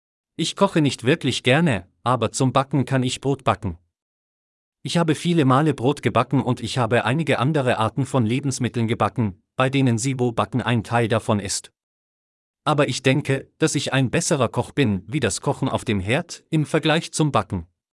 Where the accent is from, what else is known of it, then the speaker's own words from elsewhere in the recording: Nigeria; German is a second language; und ich komme aus Nigeria.